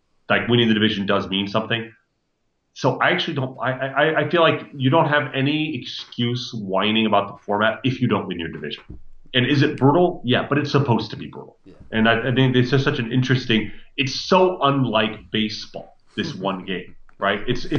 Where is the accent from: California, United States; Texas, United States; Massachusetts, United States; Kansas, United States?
Kansas, United States; Wichita; also born or lived in Baltimore / Detroit; now in Chicago, United States; I mean, I never lived in Kansas City. I grew up in Wichita.